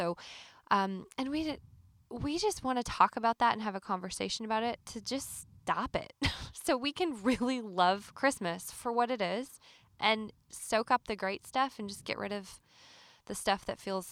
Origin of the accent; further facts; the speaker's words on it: Canada; now in Nashville, United States; I mean, I'm Canadian